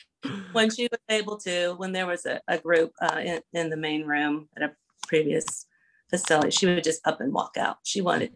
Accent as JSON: {"language": "English", "region": "Pennsylvania", "country": "United States", "tie": "born or raised there", "said": "we grew up in Pennsylvania, and polkas and Polish celebrations were part of our background."}